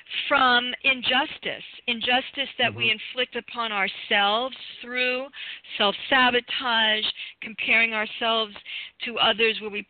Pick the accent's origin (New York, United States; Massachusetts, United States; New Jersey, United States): New York, United States; also born or lived in Toronto; I am American. I grew up in New York, in case people might not have figured that out. And I went to college in Toronto.